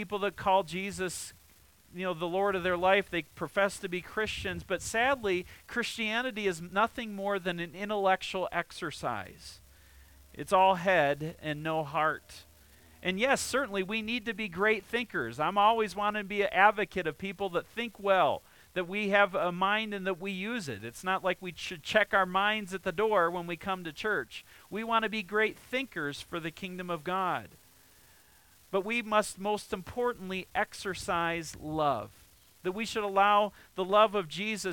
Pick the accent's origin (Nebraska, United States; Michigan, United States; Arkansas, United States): Michigan, United States; Mount Pleasant; It was actually based out of Grand Rapids, Michigan. We grew up in Mount Pleasant, just a couple hours away